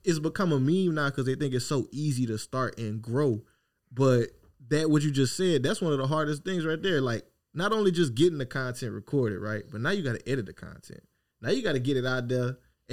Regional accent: Opelousas, Louisiana, United States; I'm this dude from Opelousas, Louisiana. I played football at Louisiana Tech

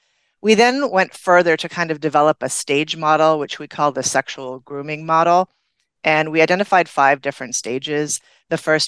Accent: Canada; I'm originally from Canada

